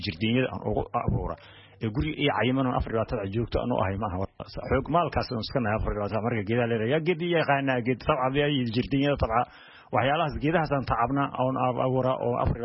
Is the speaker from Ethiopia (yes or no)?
yes; Qallaafe, Somali Region, Ethiopia; qallaafay ayaan ka imid dirimadii hore lugbaanan aaga imid